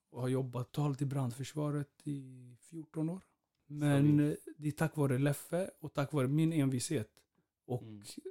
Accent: Vårberg, Stockholm County, Sweden; Jag flyttade för över 10 år sedan. När folk frågade, vart är du från? Jag är från Vårberg.

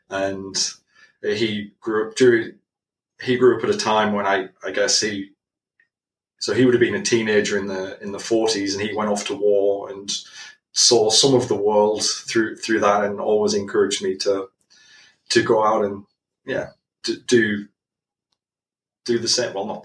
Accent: Middlesbrough, North East England, United Kingdom; I mean, Middlesbrough is a very industrial town. So steel works and chemical works and things like that.

